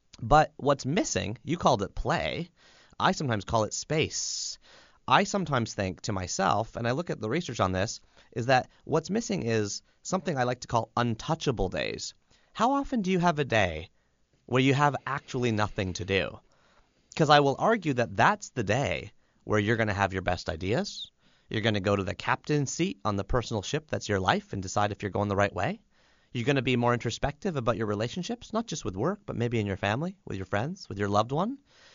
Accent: Canada; And yes, I'm from Canada, so my examples are all hockey.

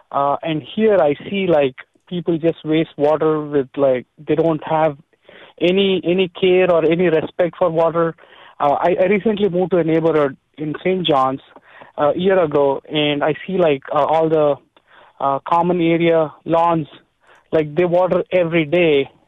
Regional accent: India; moved away; So I come from India, and I've been here like last 20 years.

